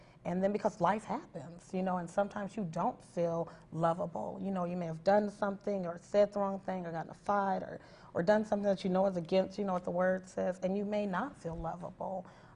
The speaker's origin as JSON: {"language": "English", "region": "Colorado", "country": "United States", "said": "even me, you know, I'm originally from Colorado, and I lived in a battered woman shelter with my daughter"}